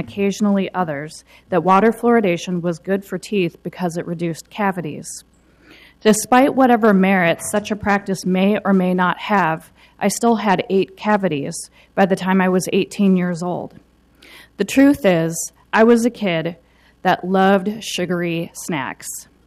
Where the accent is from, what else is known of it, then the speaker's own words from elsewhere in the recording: Minneapolis, Minnesota, United States; I grew up in Minneapolis, Minnesota, a city that has a number of similarities to Portland.